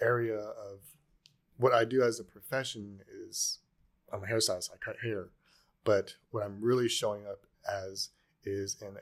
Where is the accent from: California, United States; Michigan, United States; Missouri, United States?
California, United States; Carlsbad; I grew up in Carlsbad. I was fortunate to grow up there. It was interesting though, because I was like the only black kid till high school.